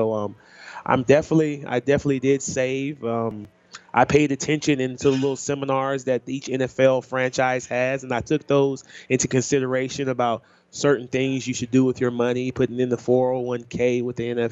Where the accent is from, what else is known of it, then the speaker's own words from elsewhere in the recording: Midwest, United States; because I'm from the Midwest. I had no idea what was going on.